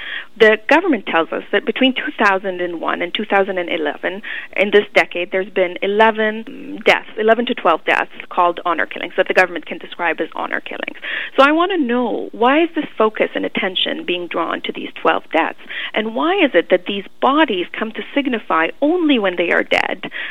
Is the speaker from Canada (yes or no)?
yes; Canada; what it means to be living as a woman, as a Canadian woman, a racialized Canadian woman in this time under the Conservative government of today.